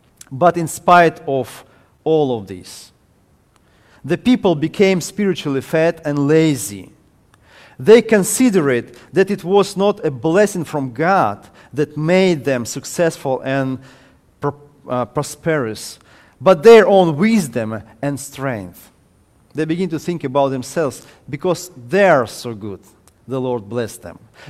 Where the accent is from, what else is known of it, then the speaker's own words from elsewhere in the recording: Ukraine; moved away; I came from Ukraine. I lived many years in Ukraine, in past communist country.